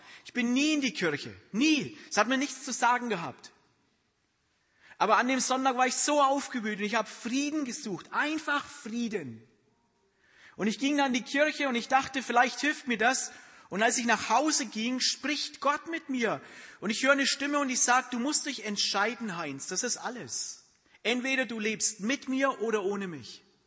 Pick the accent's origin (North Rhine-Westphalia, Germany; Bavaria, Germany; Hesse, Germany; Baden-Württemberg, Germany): Bavaria, Germany; Aber ich bin Franke. Von daher ist es schwierig.